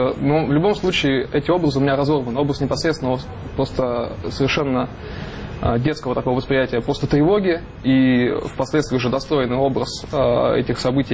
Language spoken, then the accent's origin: Russian; Siberia, Russia; Да, я тоже из Сибири.